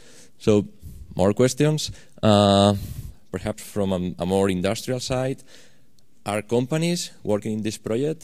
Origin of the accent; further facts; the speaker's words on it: Madrid, Community of Madrid, Spain; I'm coming from Madrid. We still have some money to come here in Spain.